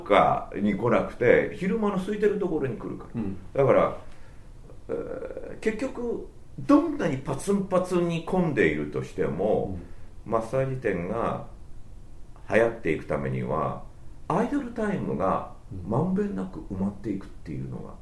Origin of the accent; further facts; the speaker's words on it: Sakai, Osaka, Japan; 包丁はね難しいんだよ。うちは堺ですから。